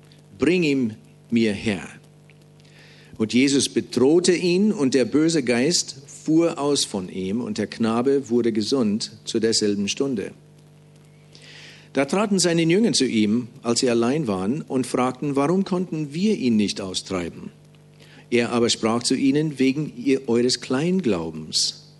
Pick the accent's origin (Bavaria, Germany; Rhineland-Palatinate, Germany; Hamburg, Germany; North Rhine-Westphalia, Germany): Bavaria, Germany; Wir haben große Berge bei uns in Bayern.